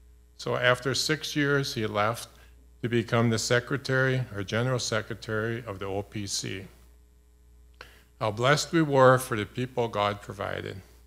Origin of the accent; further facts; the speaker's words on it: Oostburg, Wisconsin, United States; now in Milwaukee, United States; We grew up in Oostburg.